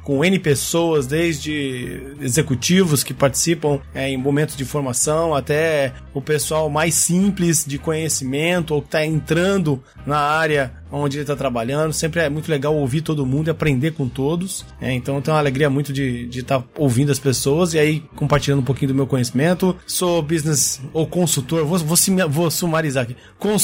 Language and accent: Portuguese; Paraná, Brazil; E sou paranaense, né? Não pode deixar de falar, o pessoal já falou, ó, virou marca registrada, tem que falar. Sou VIP, vim do interior do Paraná e estou no momento aqui no Paraná.